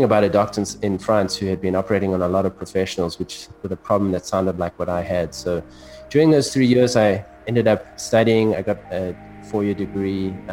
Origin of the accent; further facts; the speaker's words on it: South Africa; You know, I grew up in South Africa, the tip of the African continent. That's my funny accent that you hear. And growing up in South Africa